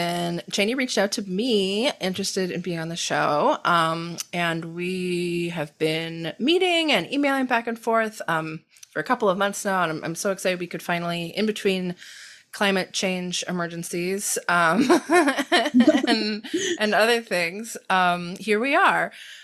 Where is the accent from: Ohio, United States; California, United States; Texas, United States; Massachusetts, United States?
Ohio, United States; Cincinnati; And I am from Cincinnati, which is right. So I grew up 10 minutes across the river from Kentucky, right across the Ohio River.